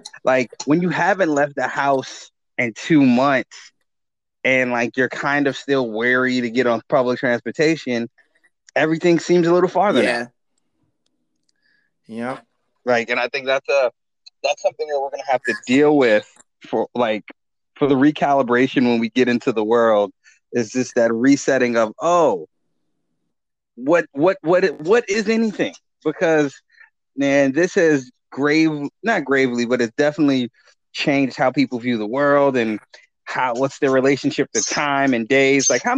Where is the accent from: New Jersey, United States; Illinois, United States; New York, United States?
New York, United States; Harlem; Now, granted, I'm from Harlem, so like all of Brooklyn seems like a foreign planet.